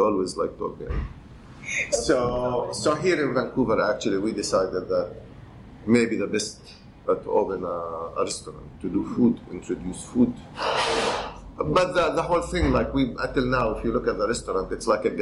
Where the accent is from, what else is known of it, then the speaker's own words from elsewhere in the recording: Palestine; I'm Palestinian, born and raised in Palestine.